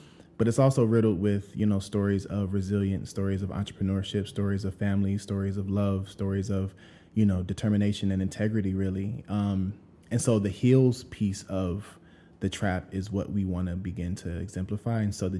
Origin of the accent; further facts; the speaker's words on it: Georgia, United States; You know, I'm from Georgia, and, you know, Black folks and white folks alike are raised together, right?